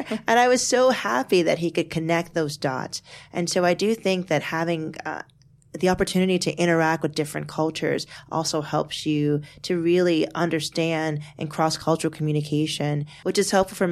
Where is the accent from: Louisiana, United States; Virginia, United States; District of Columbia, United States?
District of Columbia, United States; Washington; now in New York, United States; I'm from Washington, D.C. originally. I'm not from New York originally.